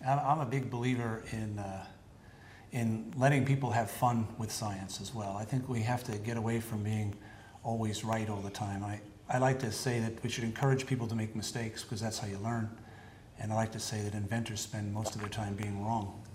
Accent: Brooklyn, New York, United States; I grew up in Brooklyn, New York, and I went to Rensselaer Polytechnic Institute, where I got a bachelor's and master's degree.

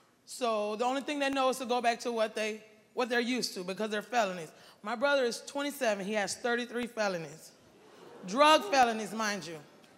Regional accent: Kissimmee, Florida, United States; I'm from Kissimmee, Florida.

